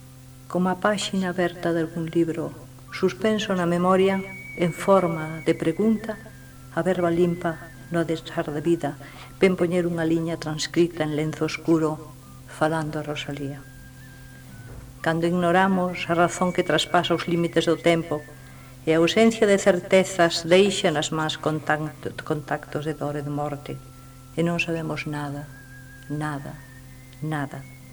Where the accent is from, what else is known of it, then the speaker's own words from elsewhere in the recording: Viveiro, Galicia, Spain; Pero despois terminei a miña infancia en Viveiro e os dous sitios son para min entrañables.